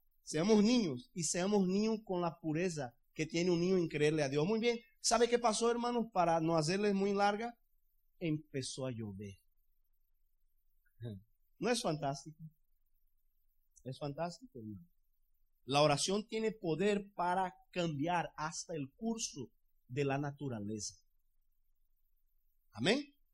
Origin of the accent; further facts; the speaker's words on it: Pernambuco, Brazil; En el estado de Pernambuco, que es el estado donde nosotros somos originarios de Brasil, tenemos el litoral muy bonito, ¿ok? Y tenemos, adentro del estado, tenemos una área desértica.